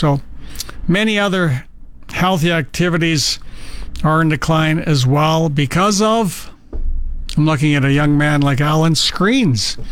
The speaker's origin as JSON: {"language": "English", "town": "Regina", "region": "Saskatchewan", "country": "Canada", "tie": "born or raised there", "said": "You know, I can remember growing up in Regina, there were 6 curling rinks"}